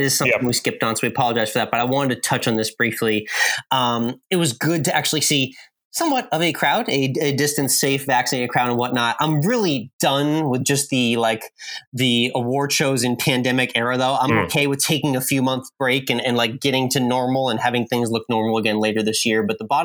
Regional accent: Massachusetts, United States; That first golf tournament I ever volunteered at in my hometown in Massachusetts

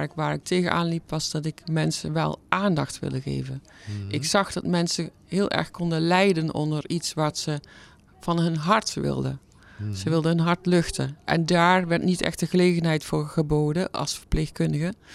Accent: Vorstenbos, North Brabant, Netherlands; Ik kom van oorsprong uit Brabant. Uit Midden-Brabant, het hele kleine dorpje Vorstenbos tussen Udewegel. Mm-hmm. Daar heb ik de eerste 20 jaar van mijn leven doorgebracht. Gewoond en gewerkt.

